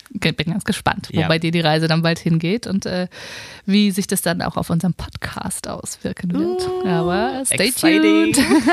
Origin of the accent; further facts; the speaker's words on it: Germany; ich komme aus Deutschland